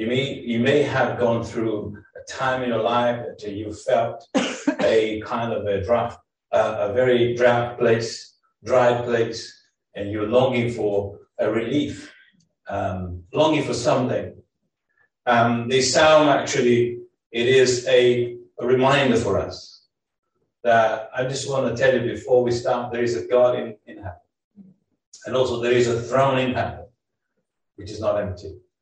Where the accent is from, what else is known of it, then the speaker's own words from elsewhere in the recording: Brazil; English is a second language; I'm originally from Brazil. You may wonder what accent that I have.